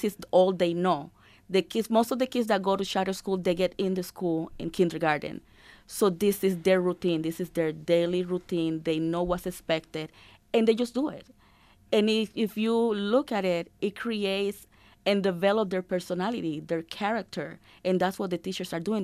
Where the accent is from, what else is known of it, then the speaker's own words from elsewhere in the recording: Puerto Rico; Actually, I was born and raised in Puerto Rico.